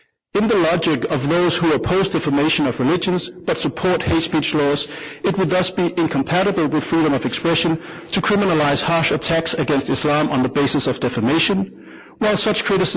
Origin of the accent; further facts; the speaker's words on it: Denmark; Denmark, my home country's Universal Periodic Review at the Human Rights Council.